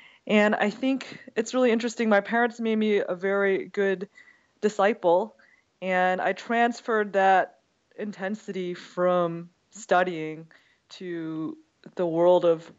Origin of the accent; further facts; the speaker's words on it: Kalamazoo, Michigan, United States; I grew up in Kalamazoo, which was a wonderful place to grow up.